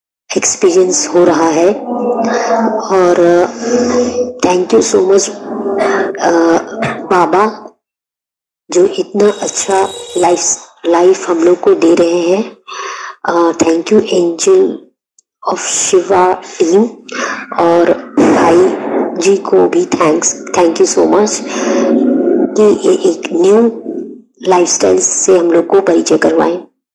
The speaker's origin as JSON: {"language": "Hindi", "region": "West Bengal", "country": "India", "said": "मैं वेस्ट बंगाल से हूँ, मेरी एज 44 है"}